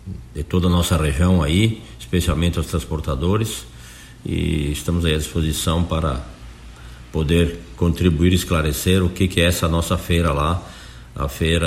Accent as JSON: {"language": "Portuguese", "town": "Palmitos", "region": "Santa Catarina", "country": "Brazil", "tie": "born there", "said": "com meu falecido pai, que veio do Rio Grande do Sul em 1945, eu nasci aqui em Palmitos"}